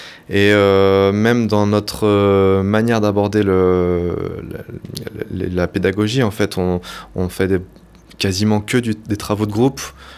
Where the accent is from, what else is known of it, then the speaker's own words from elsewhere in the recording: Auray, Brittany, France; also born or lived in Vannes; Moi, je suis breton. Je suis breton, et par contre, j'étais surtout sur la côte sud. Je suis né à Vannes, et j'ai vécu toute ma jeunesse à Auray, et j'ai migré vers le centre Bretagne.